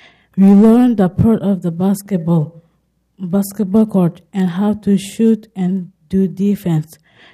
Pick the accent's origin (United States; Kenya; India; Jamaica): Kenya; born there; English is a second language; I come from Somalia. I was born in Kenya.